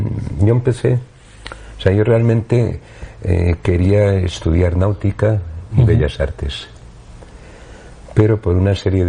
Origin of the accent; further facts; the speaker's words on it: Villavieja, Valencian Community, Spain; born there; now in Canary Islands, Spain; porque yo nací, aunque soy canaria porque es donde vivo y me gusta estar, pero la gente que hemos nacido al lado del mar